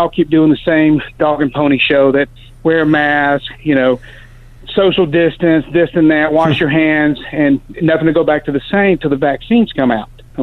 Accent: Fulton, Alabama, United States; I'm from Fulton, Alabama.

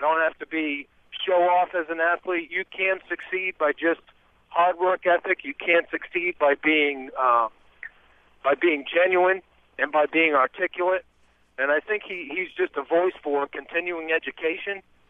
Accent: New England, United States; I'm 34 years old. I grew up in New England, followed the Patriots for quite some time.

